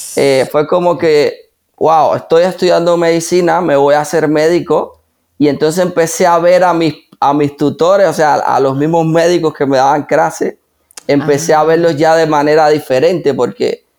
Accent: Cuba; Yo soy de Cuba, ¿vale? En Cuba estudiaba medicina

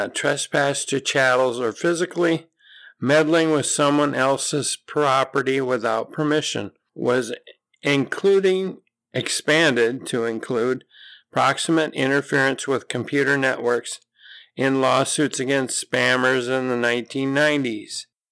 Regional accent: Minnesota, United States; No, I'm from Minnesota, and I do not.

